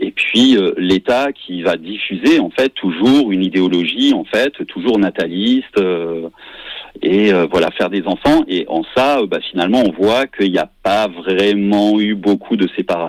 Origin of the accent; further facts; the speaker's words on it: Toulon, Provence-Alpes-Côte d'Azur, France; Donc, du coup, alors, je suis issu du sud-est de la France. Donc, je suis né à Toulon.